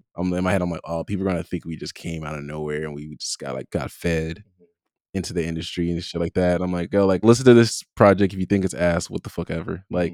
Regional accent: Compton, California, United States; Yeah, it's like, it's just like, okay, like I'm from Compton. No one around me is listening to this music. No one around me is even in a band.

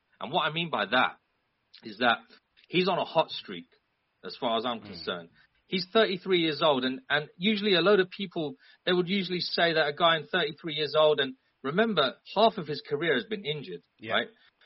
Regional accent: London, United Kingdom; No, I'm from London, UK.

